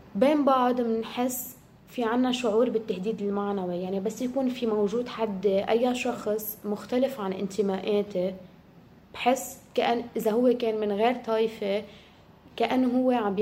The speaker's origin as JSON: {"language": "Arabic", "country": "Lebanon", "said": "فنحن كلبنانية حققنا استقلالنا عن الدول الأخرى"}